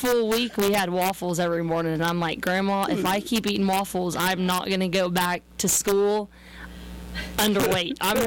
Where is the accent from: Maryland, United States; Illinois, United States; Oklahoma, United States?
Oklahoma, United States; Cashion; But I grew up in Cashin, Oklahoma. My grandparents are from Leedy, Oklahoma, and I've just always been around livestock.